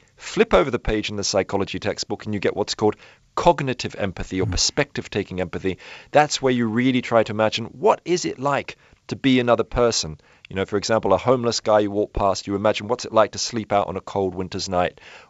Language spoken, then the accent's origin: English; Sydney, New South Wales, Australia; as a young boy growing up in Australia in Sydney in the suburbs.